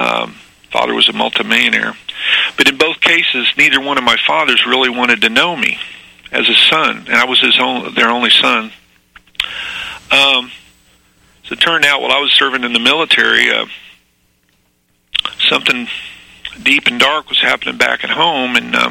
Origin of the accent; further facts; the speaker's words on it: Missouri, United States; now in Philadelphia, United States; I'm calling from Philadelphia, but I'm originally a Missouri boy. Grew up in northern Missouri, raised in southern, born in northern, raised in southern Missouri. Grew up in a kind of a rural area, but outside of Springfield